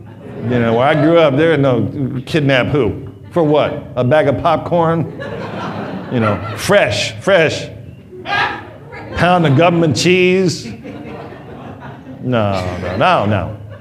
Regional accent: California, United States; Anybody here, did they have that in the East Coast too? I'm from California.

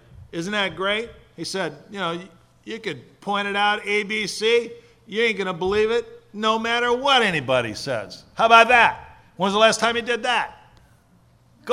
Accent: California, United States; I'm from California, you know.

